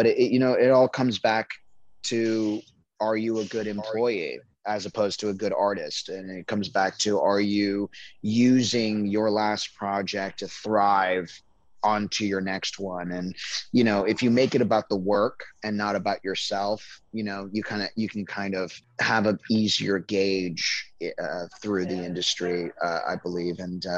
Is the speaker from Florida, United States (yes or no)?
yes; Miami, Florida, United States; And me and my cousins, you know, growing up in Miami, my cousins were my besties